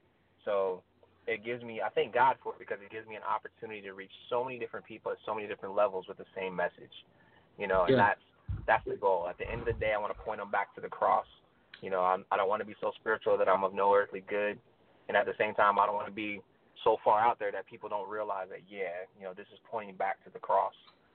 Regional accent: Bremerton, Washington, United States; moved away as an adult; now in Florida, United States; a man born and raised in Bremerton, Washington, just outside of Seattle. You know, I came to Florida for school

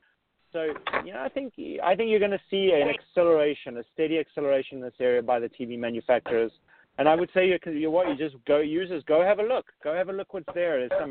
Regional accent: South Africa; I was 7 years old or so, growing up in South Africa.

